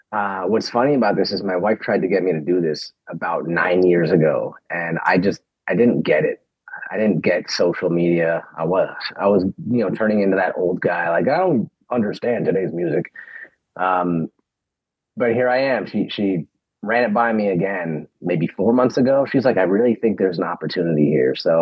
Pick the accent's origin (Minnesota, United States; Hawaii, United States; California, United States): California, United States; Chatsworth; I grew up in Chatsworth, in the valley.